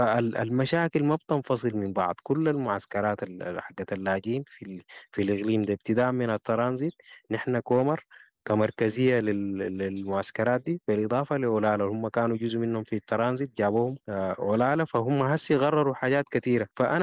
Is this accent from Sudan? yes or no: yes; Sudan; معرفة المجتمع الغبلي برضو عندهم تمثيل ما يعادل الإدارة الأهلية عندنا في السودان